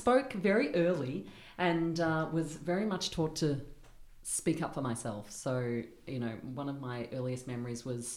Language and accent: English; Springvale South, Victoria, Australia; moved away; As I grew up in Springvale South, it was a heavily populated Vietnamese area.